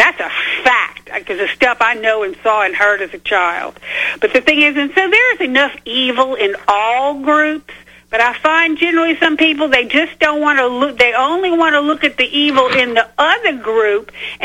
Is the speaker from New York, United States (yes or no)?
no; Louisiana, United States; And so, because I'm from there, and I was living there